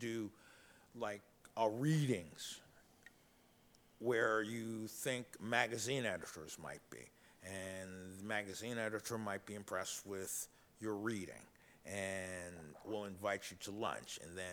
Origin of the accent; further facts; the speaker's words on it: United States; As an American black, I was welcomed, for the most part, by the Germans.